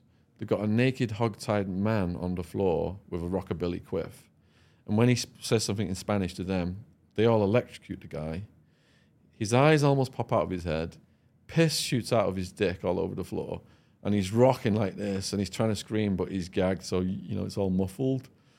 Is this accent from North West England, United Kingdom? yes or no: yes; Widnes, North West England, United Kingdom; now in United States; So when I arrived from Widnes, Cheshire, shout out to Widnes, Cheshire, Widnes Massive, and I was talking to the Americans in my Widnesian voice